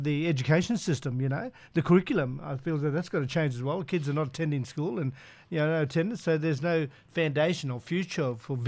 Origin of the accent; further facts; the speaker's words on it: Queensland, Australia; And look, as a Queenslander, that's not a record that we should be excited about